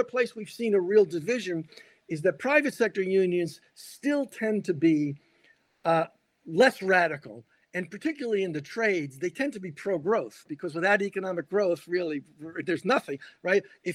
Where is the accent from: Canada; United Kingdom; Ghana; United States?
United States; Newark, New Jersey; I grew up in Newark, New Jersey. The middle class left Newark, New Jersey.